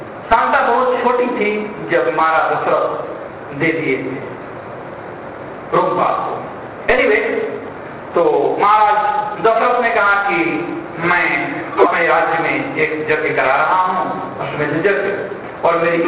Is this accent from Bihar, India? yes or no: yes; Bihar, India; हमारे यहाँ बिहार में कहते हैं 3 दिन का पहुना और 4th दिन के होना।